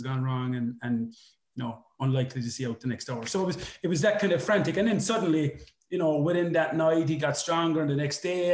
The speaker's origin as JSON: {"language": "English", "country": "Ireland", "said": "as we Irish people always tend to be, to these good causes"}